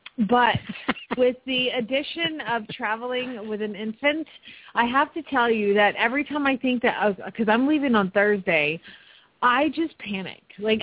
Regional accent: Phoenix, Arizona, United States; from Phoenix, Arizona

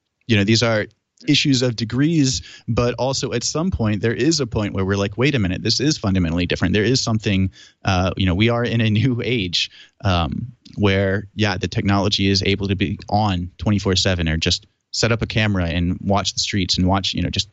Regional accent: Maryland, United States; So in my home state, for example, if we slide over to Maryland

